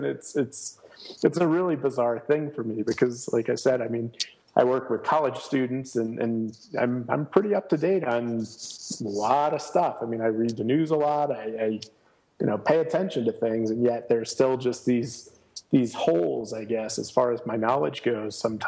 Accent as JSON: {"language": "English", "region": "New Jersey", "country": "United States", "tie": "born or raised there", "said": "It's growing up in New Jersey and going to school in Virginia, I certainly never thought that dengue would have any real effect on anything"}